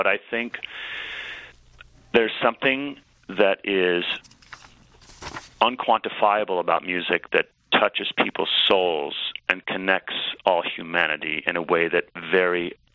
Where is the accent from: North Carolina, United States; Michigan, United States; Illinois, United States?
North Carolina, United States; Charlotte; it was the three of us and my younger brother, Zach, growing up in Charlotte for many years.